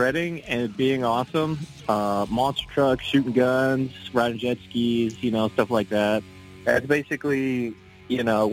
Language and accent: English; Edmonton, Alberta, Canada; We're from Canada, in Edmonton